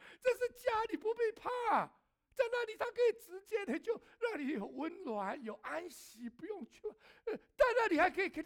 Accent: China; 我们中国人喜欢逼婚，对不对？

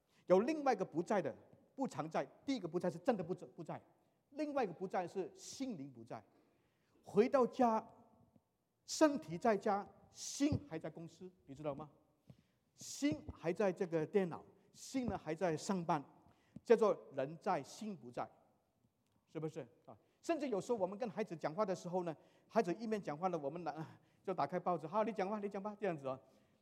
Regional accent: China; now in United States; 我们中国人来这里美国旅游

